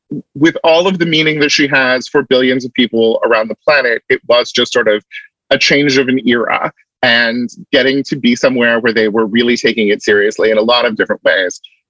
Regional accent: United States; when you are a too bright faggot growing up in the United States, seeing, and also in sort of like, an anti-intellectual farm town

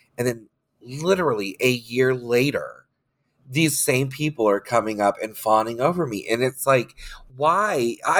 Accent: Orlando, Florida, United States; I grew up in Orlando doing drag.

